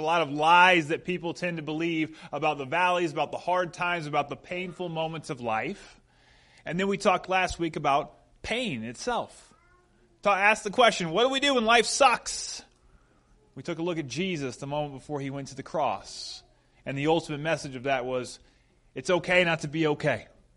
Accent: the South, United States; I grew up in the South, so there's this one. Oh, bless their heart.

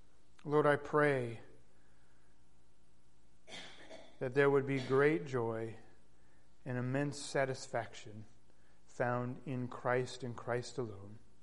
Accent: Gilroy, California, United States; born there; I was born in Gilroy and rushed up to Stanford Research Hospital because of the severe health issues I had.

